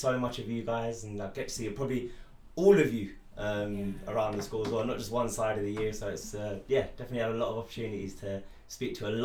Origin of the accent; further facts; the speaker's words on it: London, United Kingdom; growing up in London